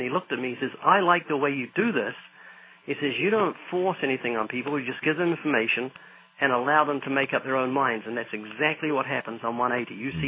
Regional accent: New Zealand; no, that's not right, because I'm from New Zealand, and you're pointing down.

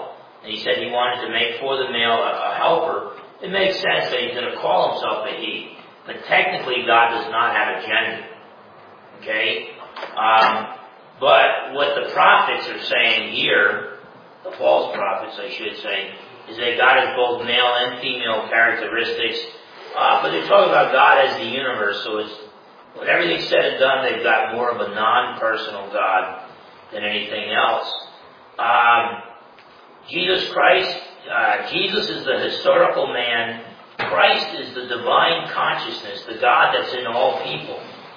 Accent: Newark, New Jersey, United States; I was born in Newark, I went to high school in Newark, N-E-W-A-R-K, some people say Newark, or whatever

